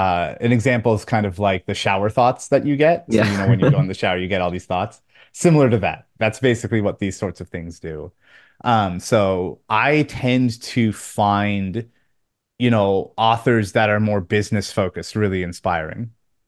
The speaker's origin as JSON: {"language": "English", "town": "Fredericton", "region": "New Brunswick", "country": "Canada", "moved": "yes", "said": "And for me, I'm from a tiny town called Fredericton, New Brunswick, in Eastern Canada that has absolutely nobody living in it. And I'm probably the only person to ever leave."}